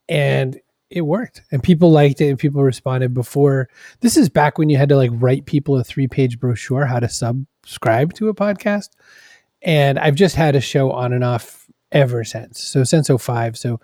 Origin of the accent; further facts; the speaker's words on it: Maine, United States; Because I was a kid growing up in Maine with 3 channels, just like everybody else for a while.